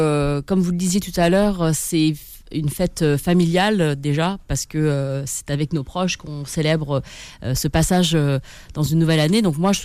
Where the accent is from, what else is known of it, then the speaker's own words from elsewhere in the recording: China; puisque moi, je suis chinoise, ça me choque en rien que vous me dites le Nouvel An chinois, puisque je suis chinoise.